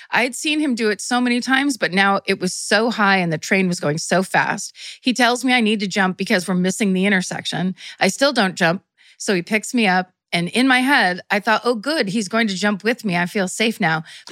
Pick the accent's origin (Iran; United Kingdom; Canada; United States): Canada; Manitoba; I grew up in Northern Canada and my dad was a train engineer. We lived in a very small town in the middle of nowhere, Manitoba.